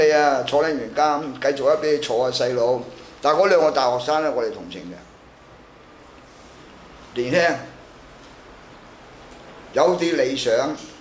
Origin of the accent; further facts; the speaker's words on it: Hong Kong; 嗱，僆仔，我哋係香港人。